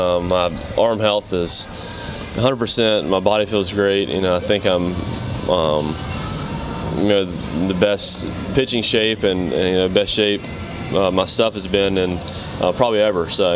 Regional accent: Slocomb, Alabama, United States; Yeah, small town. My dad was a pastor, all my life, still is.

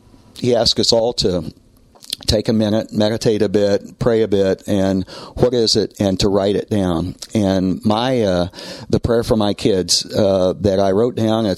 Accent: Yorktown, United States; I'm from Yorktown, and this was a big deal.

